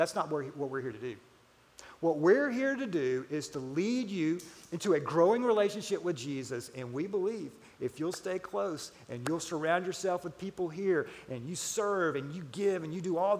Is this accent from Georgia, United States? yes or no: yes; Atlanta, Georgia, United States; I grew up in Atlanta, as I told you, and big sports fan.